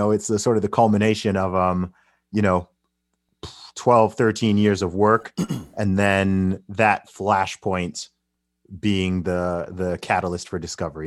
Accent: Saudi Arabia; now in United Kingdom; I mean, I grew up in Saudi Arabia, right? And my family is originally from Nigeria.

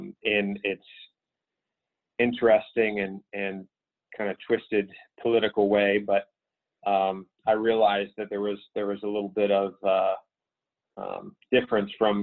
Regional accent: Pittsburgh, Pennsylvania, United States; also born or lived in California; I grew up in Pittsburgh, Pennsylvania.

